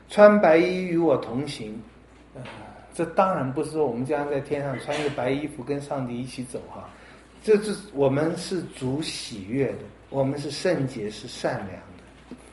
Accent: China; 那这我也想到有人说我们中国人最有这个毛病了

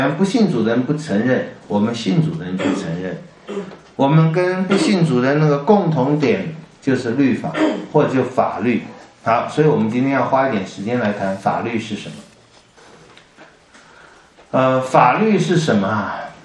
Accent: China; 我们中国人没有这个，党比法大多了

